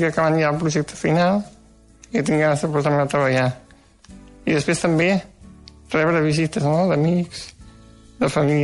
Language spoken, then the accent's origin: Catalan; Sabadell, Catalonia, Spain; vaig néixer el 1945, soc de Sabadell